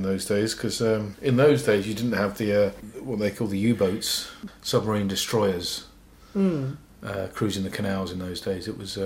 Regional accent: Birmingham, West Midlands, United Kingdom; born there; I was born in Birmingham, but my father was Hungarian. He still is Hungarian. Well, he lives in the UK now. So my ancestry is Hungarian. First generation immigrant.

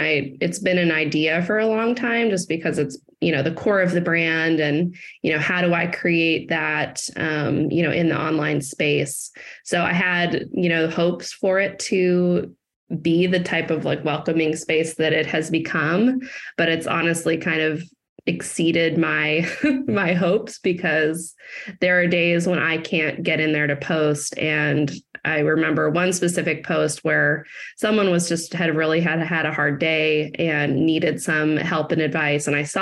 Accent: Seattle, Washington, United States; also born or lived in Georgia; So I'm from Seattle, Washington area, and had moved with my boyfriend down to Georgia.

